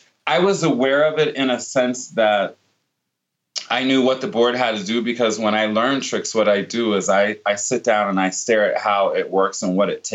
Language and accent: English; Virginia Beach, Virginia, United States; I grew up in Virginia Beach in Norfolk, Virginia area.